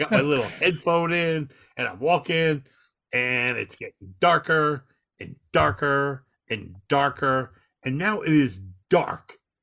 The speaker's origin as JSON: {"language": "English", "region": "New York", "country": "United States", "said": "I'm from Long Island and we have woods, but I've never seen real woods before"}